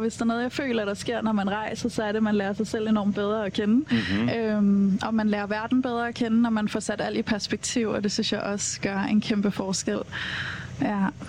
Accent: Copenhagen, Capital Region of Denmark, Denmark; Jeg er jo født og opvokset her i København også, ligesom dig, Lars, ude i Vandløs.

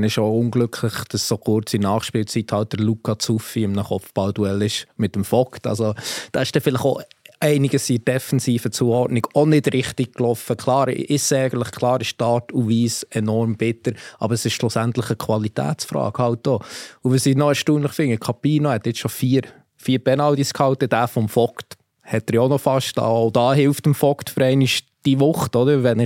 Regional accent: Switzerland; Es ist jetzt auch nicht so, dass wir in der Schweiz gesegnet sind mit Mittelstürmer.

